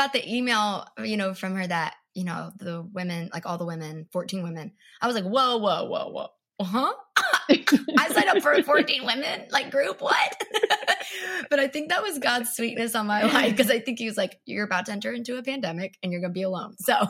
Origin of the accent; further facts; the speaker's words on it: Georgia, United States; I live in Georgia. I live in South Georgia. I grew up in North Georgia, country girl.